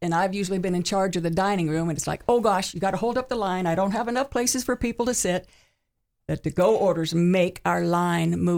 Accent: the South, United States; It's a good southern dish, which I'm from the South, so.

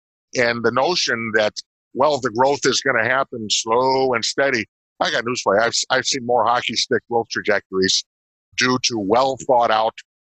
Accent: Chicago, Illinois, United States; And another thing, I'm from Chicago.

